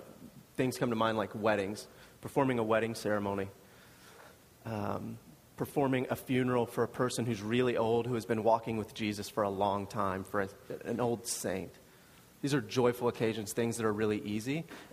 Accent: East Coast, United States; I grew up on the East Coast. I know that the sun does not set over the ocean on the East Coast.

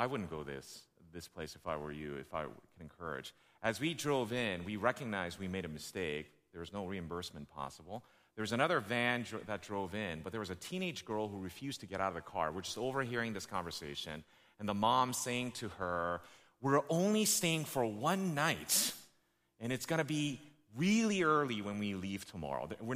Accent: United States; And I realize for you and I, especially growing up in America, hearing that someone is a slave is appalling to us.

